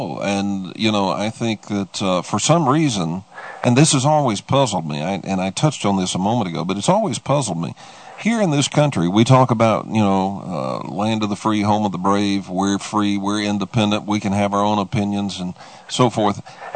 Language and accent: English; United States; you're an American, I'm an American.